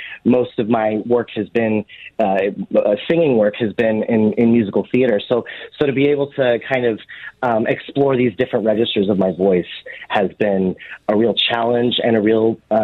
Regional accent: Missouri, United States; accent: good old boy; I'm also from Missouri, so I just use the sort of good old boy accent that I grew up with.

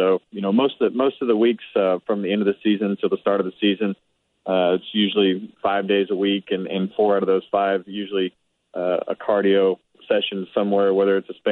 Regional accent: Bakersfield, California, United States; We built a brand new ballpark behind the Boys and Girls Club in my hometown in Bakersfield, California.

